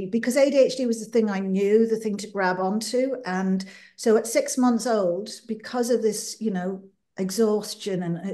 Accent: Dublin, Leinster, Ireland; So I grew up in Dublin, in the suburbs of Dublin. And it was quite a close community.

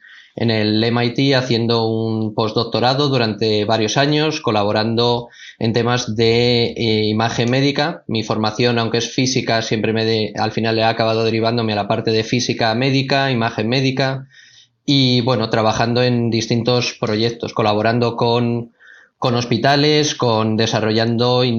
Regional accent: Cuenca, Castilla-La Mancha, Spain; born there; yo nací en Cuenca, en España

